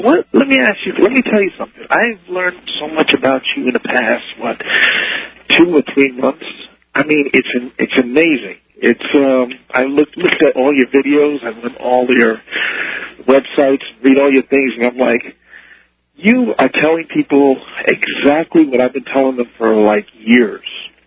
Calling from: New York City, New York, United States; Oh, I'm calling from New York City.

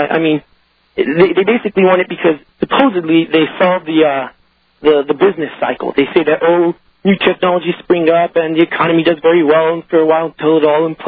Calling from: Los Angeles, California, United States; From L.A.

